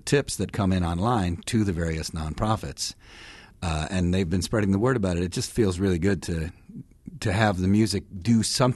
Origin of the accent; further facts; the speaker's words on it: Milwaukee, Wisconsin, United States; moved away as an adult; also born or lived in Boston; I mean, so I grew up in Milwaukee, and then when I was 22, I moved out to Boston, and I just started playing in the subway